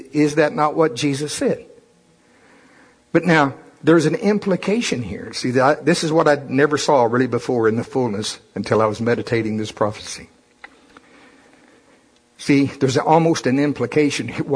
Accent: Shawnee, Oklahoma, United States; I'm from Shawnee. Biscuits, you know. You hear Shawnee flour?

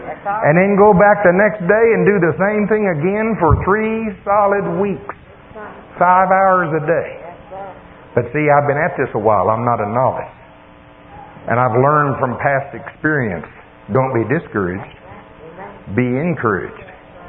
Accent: Oklahoma, United States; See, I'm from Oklahoma. Most of my relatives are farmers.

